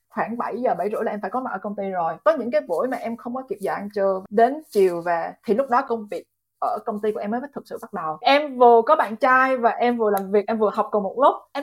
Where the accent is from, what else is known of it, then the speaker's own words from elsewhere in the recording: Da Lat, Lam Dong, Vietnam; moved away as an adult; also born or lived in Ho Chi Minh City; now in Singapore; Thì em sinh ra ở Đà Lạt, thì em học và cho tới từ lớp 1 cho tới lớp 12 là ở Đà Lạt. Sau đó em xuống Sài Gòn, em học đại học ngoại thương.